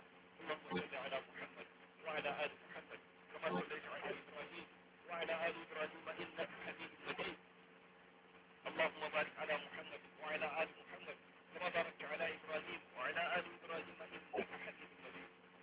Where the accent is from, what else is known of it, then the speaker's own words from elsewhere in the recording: Gaza, Gaza Strip, Palestine; وعن بلدنا غزه